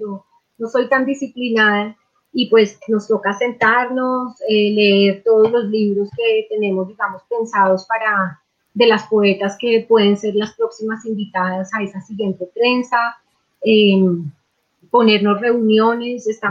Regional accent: Colombia; a pesar de que estamos, de que somos colombianas

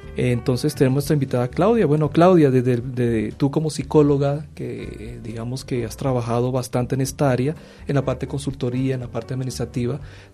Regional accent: Colombia; cómo nosotros como colombianos, no sé si puede ser una realidad cultural también, como que no somos propensos a viajar fuera del país

